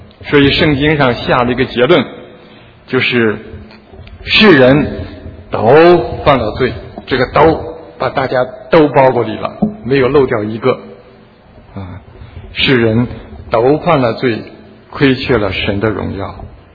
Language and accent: Chinese; China; 就是我们中国人说的良心啊。